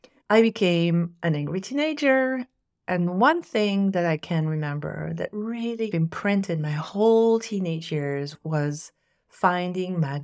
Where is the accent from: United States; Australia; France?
France; Corsica; I was born in Corsica. Corsica is a small island in the middle of the Mediterranean.